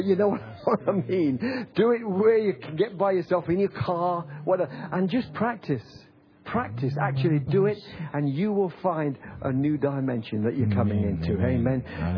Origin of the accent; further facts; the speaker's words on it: England, United Kingdom; I am an Englishman.